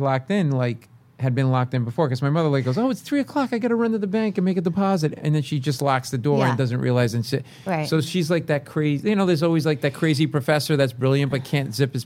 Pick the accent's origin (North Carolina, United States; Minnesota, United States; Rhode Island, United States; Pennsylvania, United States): Rhode Island, United States; Providence; My hometown, Providence, Rhode Island. Very Italian neighborhood I grew up in.